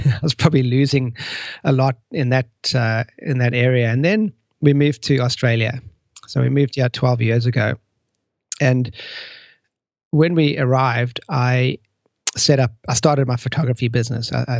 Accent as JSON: {"language": "English", "country": "South Africa", "tie": "born or raised there", "also_born_or_lived": "United States", "moved": "as an adult", "said": "So I grew up in South Africa, and in my 20s, I left and traveled a little bit and ended up back there."}